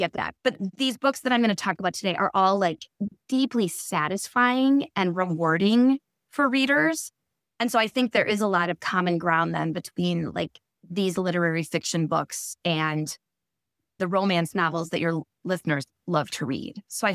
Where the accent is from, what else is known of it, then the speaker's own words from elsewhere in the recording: Milwaukee, Wisconsin, United States; And I'm actually born and raised in Milwaukee, and so I loved seeing the landscape through Matthew's eyes.